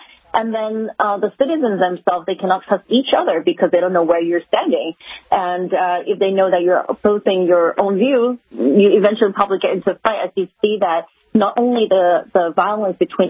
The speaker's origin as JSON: {"language": "English", "country": "Hong Kong", "tie": "born or raised there", "lives_now": "United States", "said": "I see myself as an American, but my hometown where I was born is still in Hong Kong. So my heart is still tied very closely to Hong Kong."}